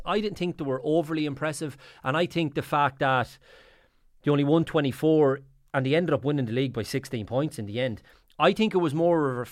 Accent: Sligo, Connacht, Ireland; I know from growing up in Sligo and still now the stuff, Sligo's the heartbeat of the town.

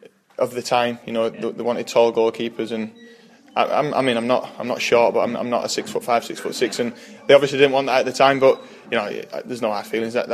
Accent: Keighley, Yorkshire and the Humber, United Kingdom; I am from Keighley, yeah, just around the corner.

